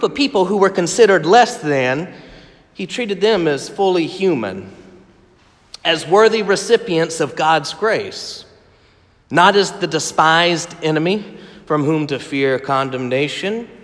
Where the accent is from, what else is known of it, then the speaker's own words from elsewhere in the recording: Conway, South Carolina, United States; want to tell a quick story about growing up in South Carolina, and I may have shared this with some of you before, but in the town of Conway, there's the fish market.